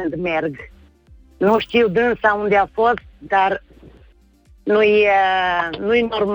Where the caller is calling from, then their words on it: Turin, Piedmont, Italy; Eu de 20 de ani aici și când vin în România